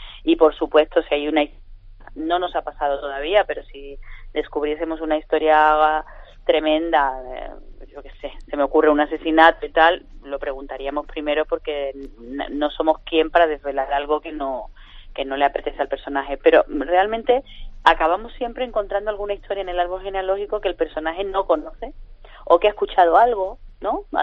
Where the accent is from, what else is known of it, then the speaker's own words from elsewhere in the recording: Sanlúcar de Barrameda, Andalusia, Spain; Empecé con 14 años en la tele de mi pueblo y empecé en una tele local